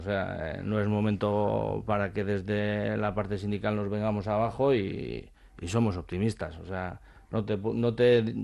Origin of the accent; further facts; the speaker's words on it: Basauri, Basque Country, Spain; yo soy de Basauri